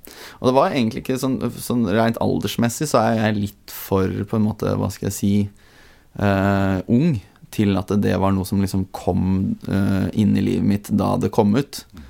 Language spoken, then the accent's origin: Norwegian; Drammen, Buskerud, Norway; var egentlig en slags sånn fotballgutt da jeg vokste opp i Drammen.